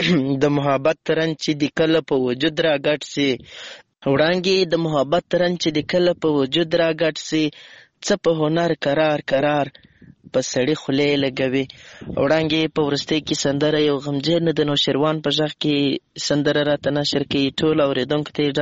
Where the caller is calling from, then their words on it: Lashkar Gah, Helmand, Afghanistan; accent: Helmandi; له هلمند مرکز لشکرګاه شاره پیغام درته پرېږدم